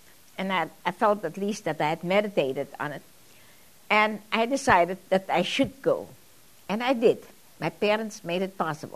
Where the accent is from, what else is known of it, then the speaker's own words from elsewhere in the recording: Australia; And of course, I grew up in Australia, and as I said, I went to Australia and left.